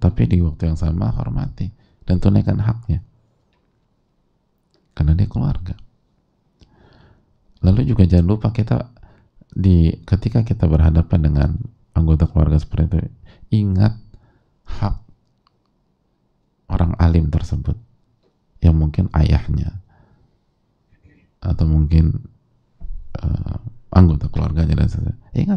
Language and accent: Indonesian; East Nusa Tenggara, Indonesia; now in Depok, Indonesia; Saya dari NTT, domisili Depok.